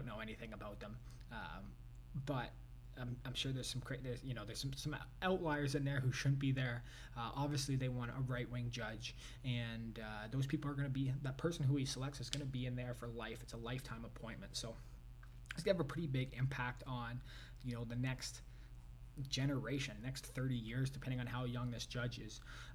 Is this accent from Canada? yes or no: yes; Canada; even why I'm talking about this as a Canadian